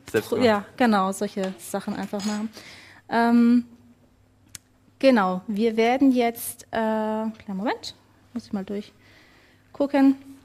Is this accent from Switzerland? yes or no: no; Italy; Es ist, nicht nur als Italienerin, also insgesamt, ist das so meine Lieblingsfrucht.